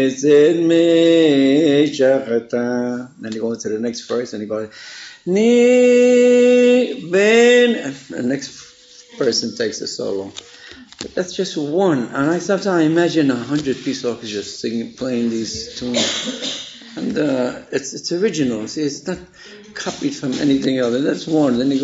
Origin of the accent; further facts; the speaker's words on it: New York City, New York, United States; born there; I was born in New York City. I was born on the east side.